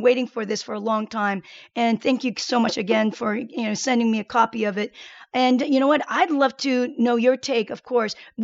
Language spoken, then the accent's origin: English; Seoul, South Korea; I was born in Seoul, Korea in the early 60s, and I was one of the very few Korean kids who attended the Seoul American Elementary School.